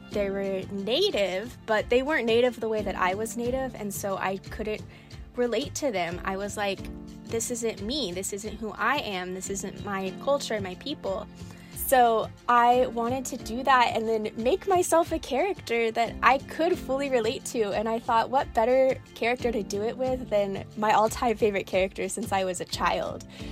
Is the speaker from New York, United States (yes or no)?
no; Oklahoma, United States